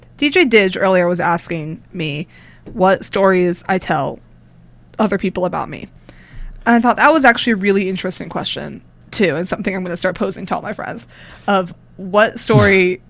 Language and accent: English; New Jersey, United States; And also, I do know pizza. I am from Jersey.